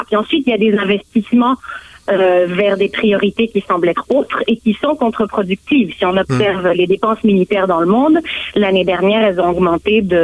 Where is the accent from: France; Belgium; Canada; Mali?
Canada; on connaît une certaine inflation chez nous au Canada